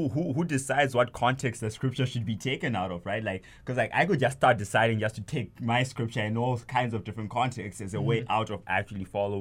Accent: Zimbabwe; now in Canada; I'm from Zimbabwe, and Zimbabwe is a very Christian or religious-based country, and then moving from Zimbabwe into North America, into Canada specifically.

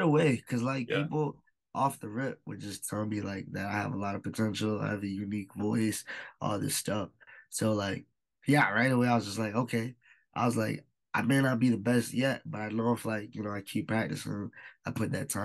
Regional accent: Winnipeg, Manitoba, Canada; I grew up in Southside Winnipeg, before Richmond, I grew up around music.

